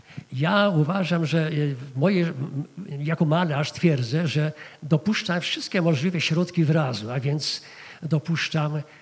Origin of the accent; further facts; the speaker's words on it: Masovian Voivodeship, Poland; born there; że się urodziłem gdzieś tam, na Mazowszu